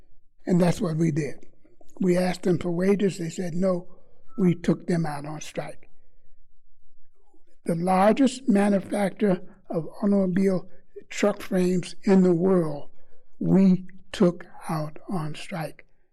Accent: Chicago, Illinois, United States; born there; now in Milwaukee, United States; My beginning, I was born in Chicago, Illinois, on the south side.

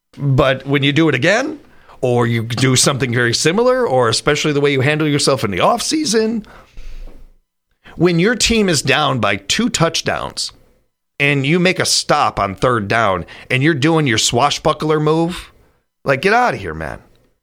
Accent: United States; I'm as American as anybody else.

